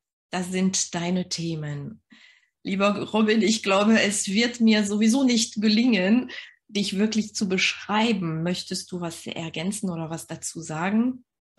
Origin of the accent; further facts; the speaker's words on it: France; German is a second language; now in Oldenburg, Germany; Ich komme aus Frankreich. Ich lebe im schönen Oldenburg in der Nähe von Bremen.